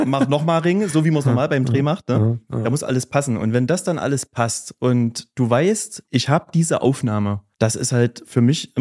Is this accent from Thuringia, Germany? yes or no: yes; Gera, Thuringia, Germany; Ich bin ein richtiger Urgärscher. Ich bin hier geboren, ich lebe schon immer in Gera. Mich hat es hier so vom Wohnort noch nicht weggetrieben. Ich bin in Lausanne damals aufgewachsen.